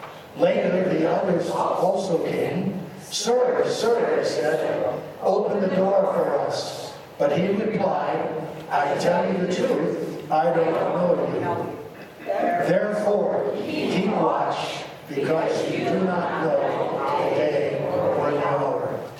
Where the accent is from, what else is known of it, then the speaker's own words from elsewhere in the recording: Nebraska, United States; Except I'm from Nebraska, so... it used to be competitive.